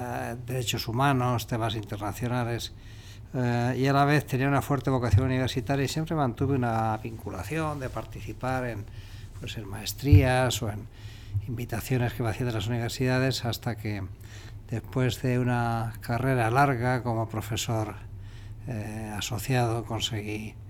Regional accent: Castilla-La Mancha, Spain; yo nací en España, soy manchego como Don Quijote

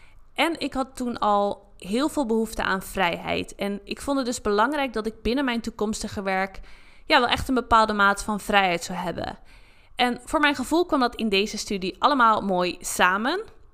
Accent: Katwijk, South Holland, Netherlands; born there; ik ben geboren in Katwijk, aan het strand, waar ik ook veel te vinden was

